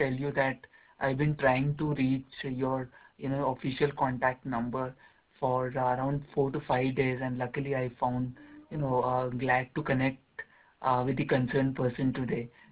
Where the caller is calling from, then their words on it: India; I'm calling from India, and I wanted to purchase ammonia cracking units.